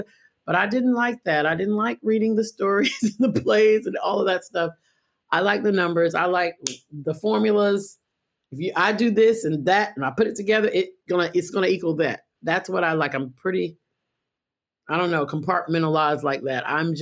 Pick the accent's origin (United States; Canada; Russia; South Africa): United States; Rochester, New York; born there; I was born in Rochester, New York, and I was born in September, okay.